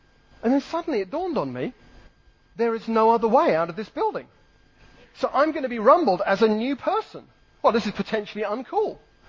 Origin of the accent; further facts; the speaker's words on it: United Kingdom; because I'm British.